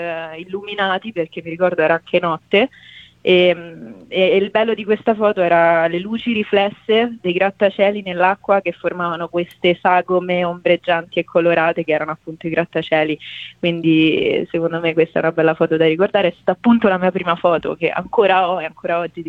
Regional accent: Rome, Lazio, Italy; Io vengo da Roma, però nel senso abito in un Fregene, che è un paese

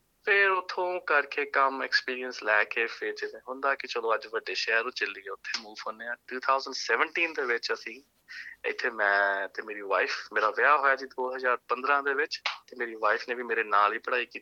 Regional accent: Goraya, Punjab, India; moved away as an adult; ਪੰਜਾਬ ਤੋਂ ਜੀ, ਮੈਂ ਹੈਗਾ ਜ਼ਿਲ੍ਹਾ ਜਲੰਧਰ, ਸ਼ਹਿਰ ਮੇਰਾ ਗੁਰਾਇਆ ਹੈ ਜੀ, ਅਤੇ ਮੇਰਾ ਜੰਮਪਲ, ਮੇਰਾ ਜਿਹੜਾ ਬਚਪਨ ਹੈ ਜੀ, ਮੇਰੀ ਪਤਾਇਸ਼ ਸਾਰੀ ਗੁਰਾਇਆ ਸ਼ਹਿਰ ਦੀ ਆ, ਉੱਥੇ ਲੱਗਦੇ ਸ਼ਹਿਰ ਨਾਲ ਦੇ ਫਲੋਰ ਸ਼ਹਿਰ ਤੋਂ ਪੜ੍ਹਿਆ ਹੋਇਆ ਜੀ ਮੈਂ, ਸੇਂਟ ਜੋਸਫ ਕੋਨਵੈਂਟ ਸਕੂਲ ਤੋਂ।

